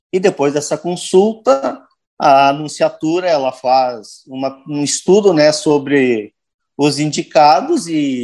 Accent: Ijuí, Rio Grande do Sul, Brazil; Eu sou natural de Ijuí, aqui da região noroeste do estado, dá 40 quilômetros de Cruz Alta.

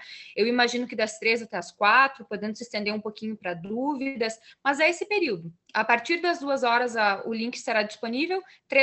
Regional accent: Espumoso, Rio Grande do Sul, Brazil; mas nunca cheguei em Espumoso, né? Que é de onde eu vim.

